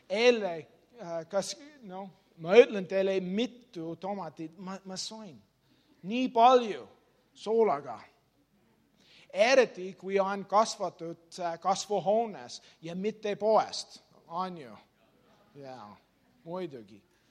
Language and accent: Estonian; Canada; Estonian is a second language; Et minu kodumaa on Kanadas, see on teisel pool maailmas.